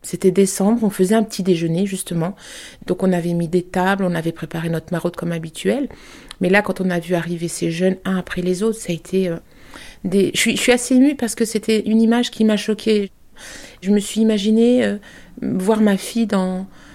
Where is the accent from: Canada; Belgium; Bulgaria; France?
France; Île-de-France; je suis de Seine-et-Marne et j'habite proche de Couvray.